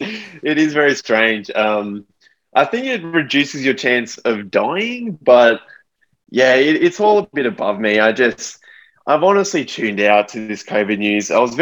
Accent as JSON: {"language": "English", "country": "Australia", "said": "And it's been hard as an Australian cyclist because so many events have been cancelled last year and the year prior."}